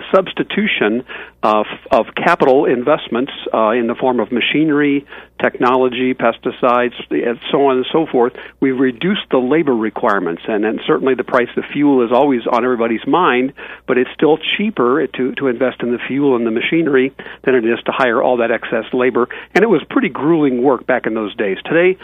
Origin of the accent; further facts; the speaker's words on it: United States; Even the farm I grew up on in McLean County here had five different species of livestock and four or five crops